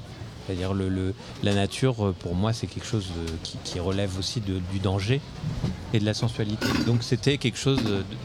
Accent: Paris, Île-de-France, France; En tant que parisien, je n'ai jamais senti de racines. C'est difficile de s'enraciner dans une ville aussi cosmopolite et qui n'a pas de visage

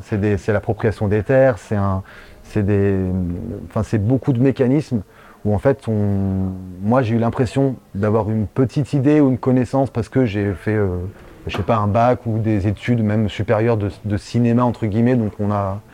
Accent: Limoges, Nouvelle-Aquitaine, France; moi, j'ai grandi à Limoges

